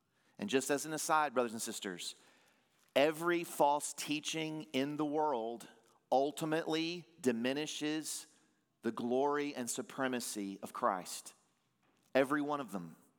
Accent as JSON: {"language": "English", "region": "Tennessee", "country": "United States", "tie": "born or raised there", "also_born_or_lived": "Virginia", "said": "I just came from Virginia. I was born in Virginia. I grew up in Tennessee, but I was born right outside D.C."}